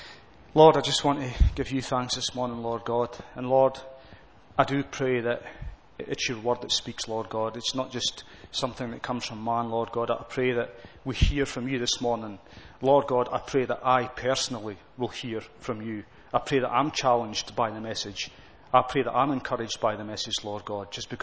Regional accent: Scotland, United Kingdom; Obviously, I come from Scotland.

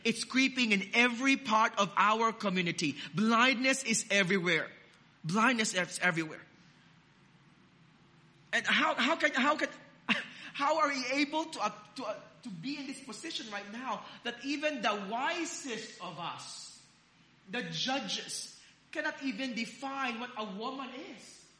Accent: La Paz, Philippines; You know, our house in La Paz, in my hometown in the Philippines, was full of termites.

